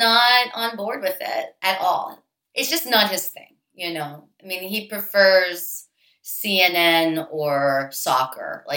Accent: Pittsburgh, Pennsylvania, United States; I did. I grew up in Pittsburgh. Well, Pittsburgh is kind of like Midwest East Coast.

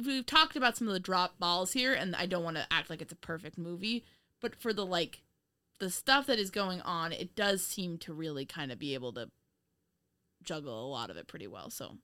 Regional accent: Ireland; I'm Irish

